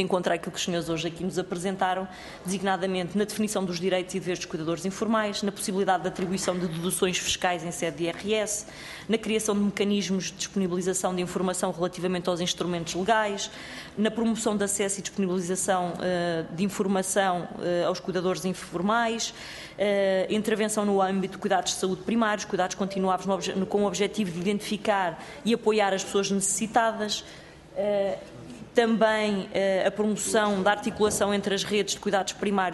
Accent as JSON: {"language": "Portuguese", "region": "Guarda", "country": "Portugal", "said": "Nos outros sítios será exatamente como na minha terra"}